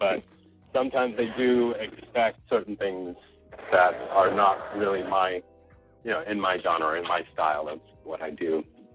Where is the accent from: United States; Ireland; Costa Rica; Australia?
Costa Rica; my mother was born and raised in Costa Rica, and I actually grew up there for a bunch of years myself.